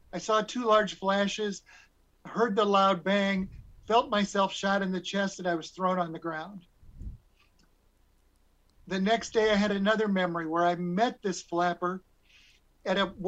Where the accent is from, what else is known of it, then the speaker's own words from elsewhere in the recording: Nebraska, United States; My father had gone to graduate school in Boston, and I was from Nebraska. And so we had traveled across the country.